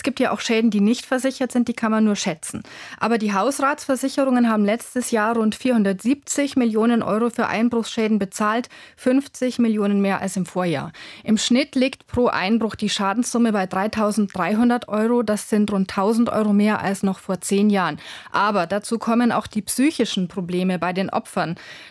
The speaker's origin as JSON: {"language": "German", "town": "Rosenheim", "region": "Bavaria", "country": "Germany", "tie": "born or raised there", "said": "Dafür passiert am wenigsten in Bayern, ganz besonders in meiner Heimatstadt Rosenheim."}